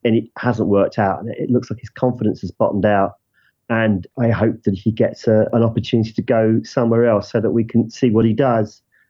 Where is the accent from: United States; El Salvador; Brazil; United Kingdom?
United Kingdom; England; as an Englishman and an England fan